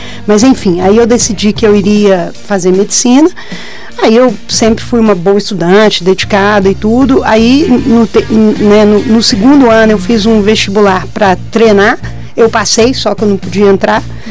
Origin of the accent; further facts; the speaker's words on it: Belo Horizonte, Minas Gerais, Brazil; Eu sou de Belo Horizonte, nasci aqui.